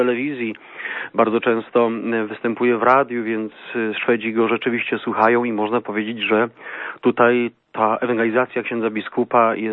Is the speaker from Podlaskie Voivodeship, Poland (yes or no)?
no; Piła, Greater Poland Voivodeship, Poland; Urodziłem się w Pile, byłem objęty duszpasterstwem księży salezjanów w Pile, w świętej rodzinie.